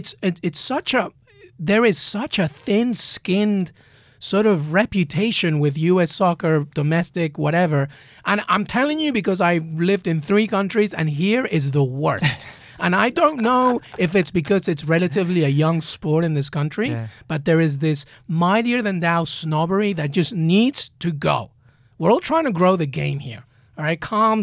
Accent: Peru; also born or lived in England; now in United States; I grew up in Peru. I grew up in England, and now I'm in the U.S.

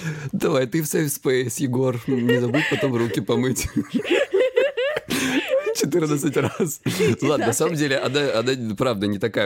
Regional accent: Krasnodar Krai, Russia; мне 36, я психолог, я мужик, я лысый и я с Кубани.

